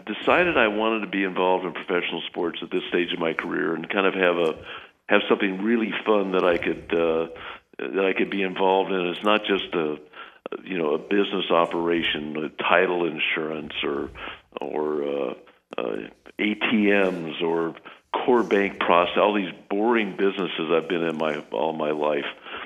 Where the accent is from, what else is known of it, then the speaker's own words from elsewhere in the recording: Texas, United States; And I'm a Westerner, I love the deserts. I grew up in the Texas Panhandle.